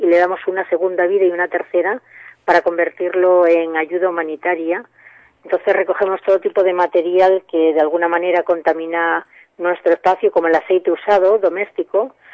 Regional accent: Spain; tenemos mayoritariamente en este momento lo que somos españoles, mayoritariamente españoles

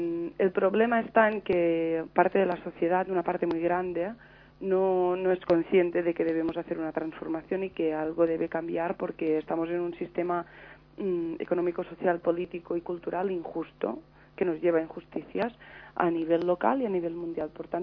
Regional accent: Balearic Islands, Spain; born there; now in Lleida, Spain; Yo vivo en Lleida, que está muy lejos de donde yo nací, que es Menorca, que tengo un enlace sentimental y personal muy grande

